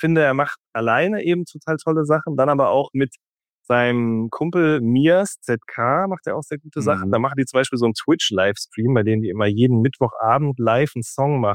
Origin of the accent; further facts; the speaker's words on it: North Rhine-Westphalia, Germany; Und man kommt auch wirklich von Hölzgen auf Stöcksken, wie man bei uns im Ruhrgebiet sagt.